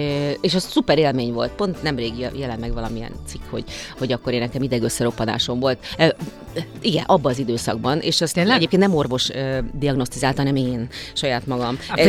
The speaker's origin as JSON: {"language": "Hungarian", "country": "Hungary", "tie": "born there", "said": "kapcsolatok, tőke nélkül Magyarországra születtem meg egyebek."}